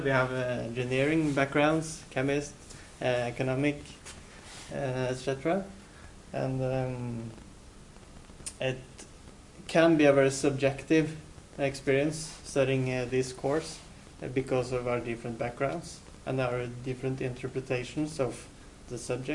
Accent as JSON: {"language": "English", "town": "Gjøvik", "region": "Innlandet", "country": "Norway", "said": "like Martine from Trondheim, and we are from Gjøvik."}